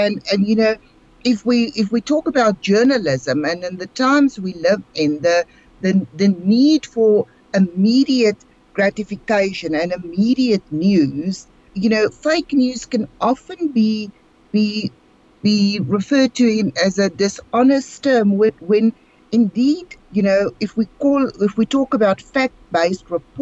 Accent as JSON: {"language": "English", "country": "South Africa", "said": "And I think as South Africans and as the South African community, we need to, again"}